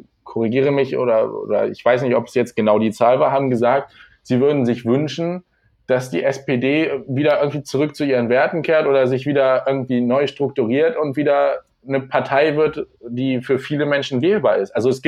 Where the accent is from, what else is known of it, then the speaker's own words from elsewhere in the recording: Lower Saxony, Germany; Also ich komme aus einem kleinen Dorf in der Nähe von Hildesheim, also so 15 Kilometer südlich. Ich bin jetzt für die Ausbildung hergezogen, weil ich es halt nicht einsehe, jeden Tag eine halbe Stunde zur Arbeit hin und zurück zu fahren. Deswegen bin ich jetzt nach Hildesheim gezogen.